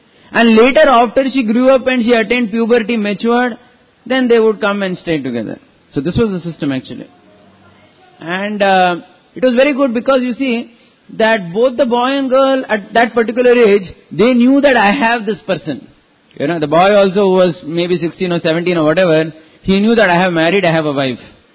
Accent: Mumbai, Maharashtra, India; I was born and brought up in Bombay till 12th standard.

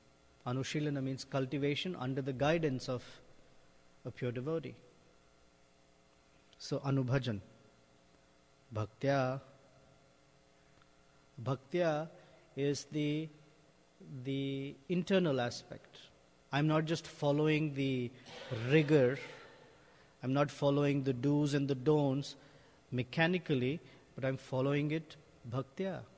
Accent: India; I am Indian, I'm male, I am educated, I am like this, I am like that.

